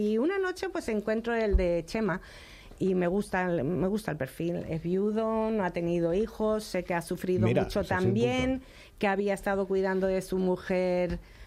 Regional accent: United States; Spanish is a second language; Digo, porque yo en realidad soy estadounidense

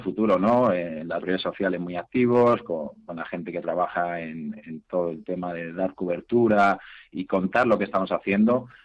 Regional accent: Madrid, Community of Madrid, Spain; somos de Carabanchel, ¿no?, que todos conocemos Carabanchel, de San Isidro justo

